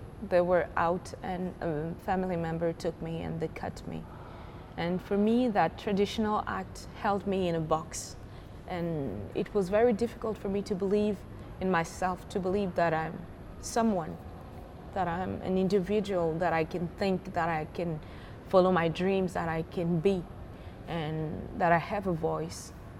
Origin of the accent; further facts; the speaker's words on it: Mali; being an African woman, I was born and raised in Mali.